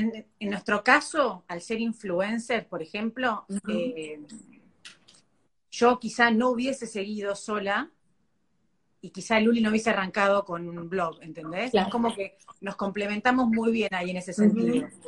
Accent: Tres Arroyos, Buenos Aires Province, Argentina; No, si bien soy caradura y soy de Tres Arroyos, obvio, eso no tiene nada que ver

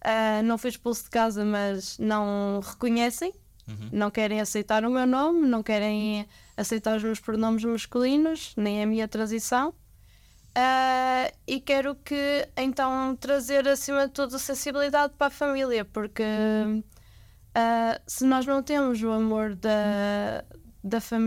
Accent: Ovar, Aveiro, Portugal; also born or lived in Porto; apesar que eu ganhei amor pelo Porto por ter estudado lá, eu cresci em Ovar. Eu tenho amor ainda maior por Ovar do que pelo Porto.

